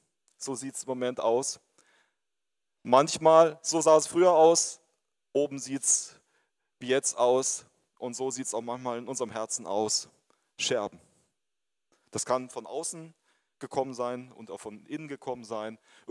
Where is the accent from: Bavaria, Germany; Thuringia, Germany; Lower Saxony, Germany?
Bavaria, Germany; Und ihr müsst wissen, ich komme halt aus Bayern.